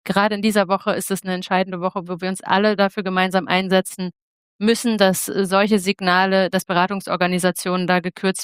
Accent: Freiberg, Saxony, Germany; Ich bin in Sachsen im ländlichen Raum aufgewachsen, zwischen Dresden und Chemnitz in Freiberg

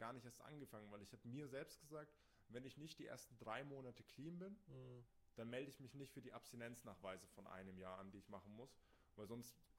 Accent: Rimbach, Germany; bin da bei uns in Rimbach, wo ich herkomme, da gibt es so einen kleinen Sportpark

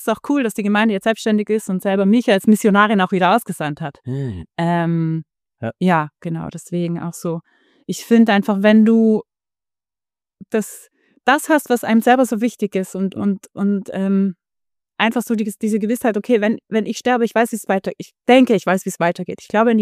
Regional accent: Trentino-Alto Adige, Italy; ich bin in Südtirol aufgewachsen. Südtirol ist ein katholisches Land

